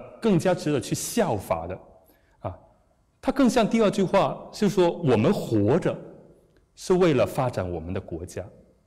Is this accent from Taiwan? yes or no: no; China; 那我是在国内长大，我是在中国大陆国内长大